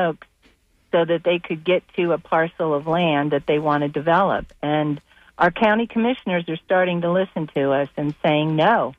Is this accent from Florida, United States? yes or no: yes; Myakka City, Florida, United States; No, I'm not from Bradenton. I'm from Myakka City.